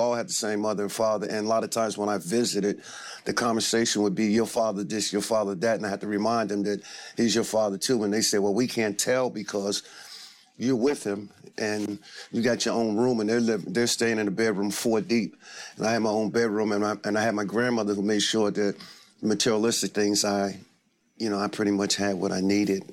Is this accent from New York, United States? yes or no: yes; New York, United States; also born or lived in New Jersey; Originally, I was born in New Jersey, raised in New York.